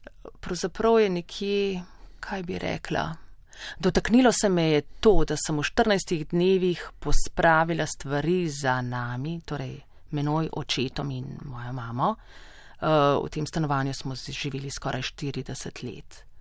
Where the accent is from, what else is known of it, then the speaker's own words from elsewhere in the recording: Ljubljana, Central Slovenia, Slovenia; Jaz sem živela v otroštvu na Prulah.